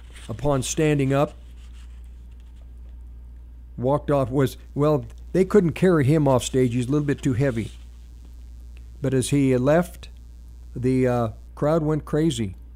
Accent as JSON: {"language": "English", "country": "United States", "said": "On some level, as an American, it's like hard to not get kind of emotional about that spirit and that fight."}